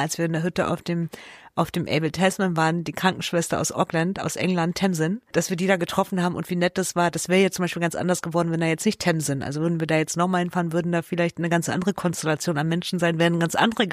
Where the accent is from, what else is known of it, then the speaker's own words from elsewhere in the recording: East Germany, Germany; now in New Zealand; Ich komme ja eigentlich aus Ostdeutschland.